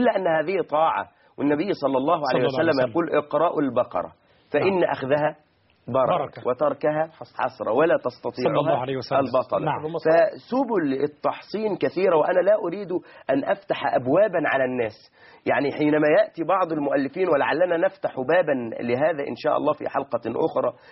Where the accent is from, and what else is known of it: Egypt